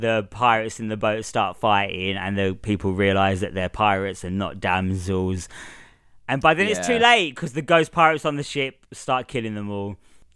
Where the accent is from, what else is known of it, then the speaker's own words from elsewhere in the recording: Australia; Even though we're from completely different parts of Australia.